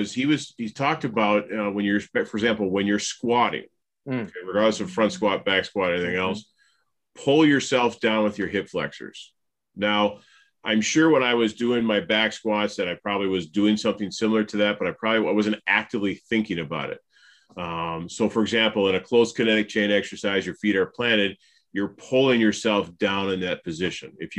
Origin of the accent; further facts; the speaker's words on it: Minneapolis, Minnesota, United States; But again, so in 2004, I'm from Minneapolis.